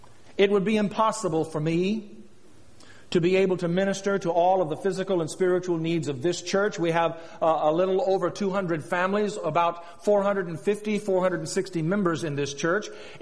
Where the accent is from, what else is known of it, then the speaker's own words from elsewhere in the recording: Arkansas, United States; not only here, but where I was raised in Arkansas and in other places where I have been.